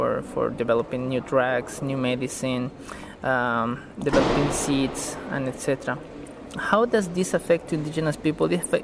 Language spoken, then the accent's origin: English; Bolivia; from Bolivia and representing here